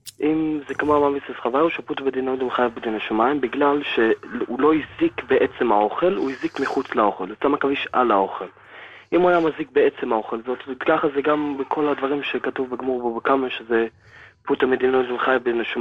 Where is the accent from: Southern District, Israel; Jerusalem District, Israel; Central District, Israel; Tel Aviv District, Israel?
Jerusalem District, Israel; Jerusalem